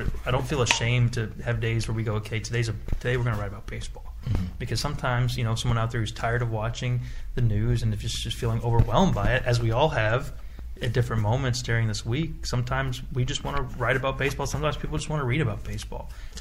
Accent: Sedalia, Missouri, United States; growing up in Sedalia, man, like, that's – if I could have picked my dream job, that was it.

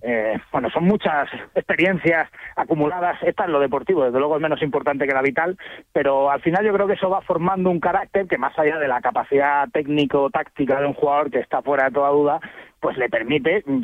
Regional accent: Granada, Andalusia, Spain; Fíjate, yo soy de Granada, ¿no?

